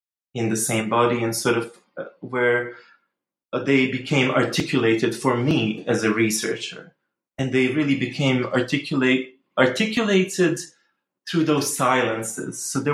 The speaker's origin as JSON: {"language": "English", "country": "Bosnia & Herzegovina", "lives_now": "United Kingdom", "said": "I am Bosnian. I am from Bosnia. Actually, I was born in Yugoslavia, so slightly different country. But I am Bosnian."}